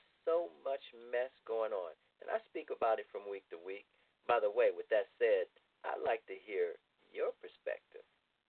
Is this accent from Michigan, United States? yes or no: no; Ohio, United States; now in New Jersey, United States; my home state of Ohio, New Jersey, where I reside now.